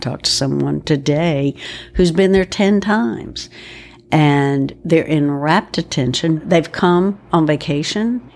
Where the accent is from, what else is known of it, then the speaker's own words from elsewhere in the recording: Anderson, South Carolina, United States; an experienced and well-regarded trial attorney that I have to add is from my hometown, Anderson, South Carolina.